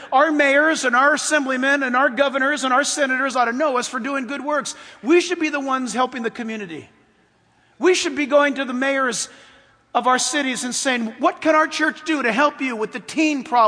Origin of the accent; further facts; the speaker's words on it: California, United States; I'm a Californian. My family hails from Hawaii, but I was born in California. And California is the only state I've ever known.